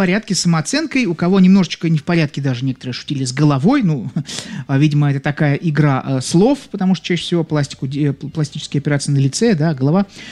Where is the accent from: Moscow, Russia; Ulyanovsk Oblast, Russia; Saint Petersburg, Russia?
Saint Petersburg, Russia; Вот я, например, из Санкт-Петербурга, замечательного города-героя.